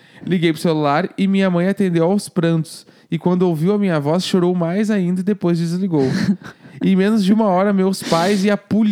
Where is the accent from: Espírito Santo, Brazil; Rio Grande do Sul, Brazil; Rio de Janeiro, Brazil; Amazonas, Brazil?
Amazonas, Brazil; Manaus; tenho 25 anos e sou de Manaus.